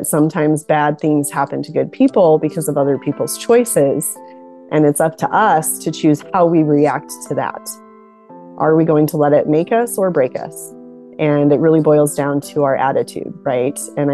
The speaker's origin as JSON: {"language": "English", "region": "Utah", "country": "United States", "tie": "born or raised there", "said": "I grew up in a small town in Utah. So I've been here a good chunk of my life."}